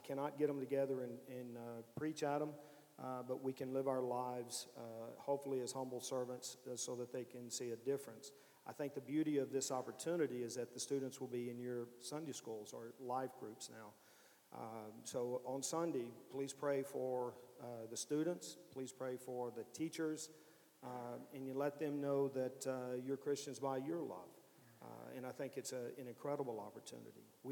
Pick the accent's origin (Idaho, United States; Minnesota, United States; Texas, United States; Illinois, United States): Texas, United States; Hillsboro; I grew up in Assembly of God Church in Hillsboro, Texas, and then in high school started worshiping at the First Baptist Church there.